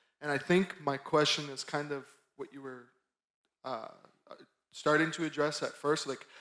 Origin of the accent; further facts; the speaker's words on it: Holland, Michigan, United States; I'm from Holland, Michigan.